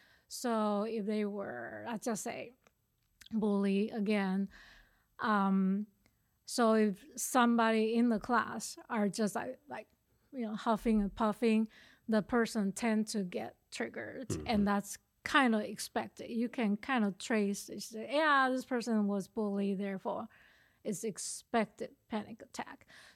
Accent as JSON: {"language": "English", "country": "Taiwan", "tie": "born or raised there", "moved": "as an adult", "lives_now": "United States", "said": "So I came from Taiwan. I grew up in Taiwan. Came here after college, went to Virginia Tech, and my background is science."}